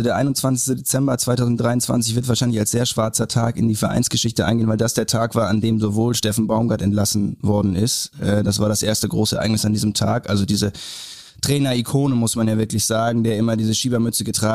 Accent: Hamburg, Germany; now in Cologne, Germany; Ich bin ja ein Hamburger Junge, noch gar nicht so lange Kölner, komme aus Hamburg

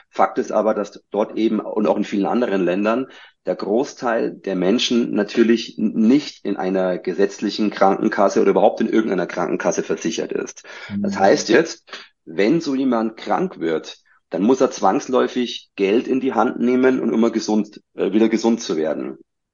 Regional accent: Bavaria, Germany; ich bin ja aus dem Süden Deutschlands, aus Bayern

